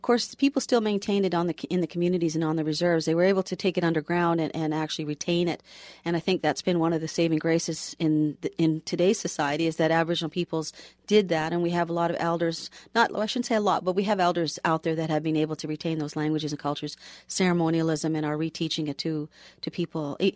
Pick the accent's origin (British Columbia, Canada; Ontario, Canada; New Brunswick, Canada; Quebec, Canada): Ontario, Canada; Toronto; And a lot of the people that I grew up with were in the city. I grew up in Toronto